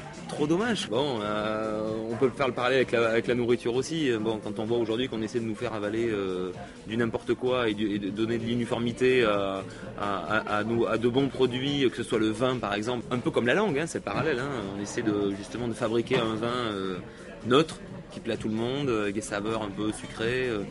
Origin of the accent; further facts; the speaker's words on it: Brive-la-Gaillarde, Nouvelle-Aquitaine, France; j'ai pas trop d'accent, je suis originaire de Brive.